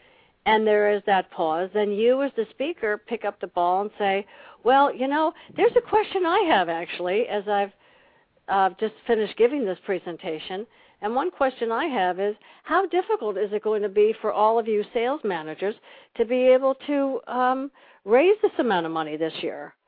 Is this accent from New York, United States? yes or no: yes; New York, United States; I grew up in Long Island, and his children, Terry and... Oh, I knew all of his children. We used to swim together out in Sands Point, where they all had a house.